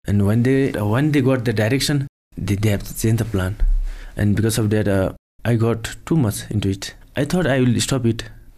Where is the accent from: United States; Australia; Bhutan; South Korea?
Bhutan; Chirang; also born or lived in Dagana; from Dagana. But I was just born in Chirang, and I have just studied in Chirang itself.